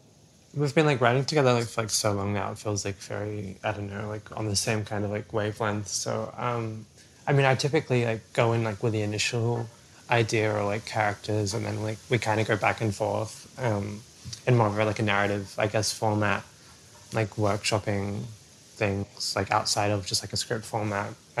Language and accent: English; Adelaide, South Australia, Australia; especially like growing up in Adelaide as well, like it's not like the smallest town